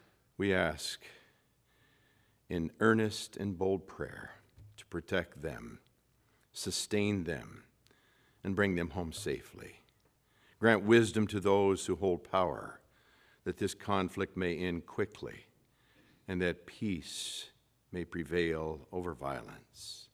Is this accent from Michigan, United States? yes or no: yes; Union City, Michigan, United States; not so far from here in Three Rivers, in my hometown high school city of Union City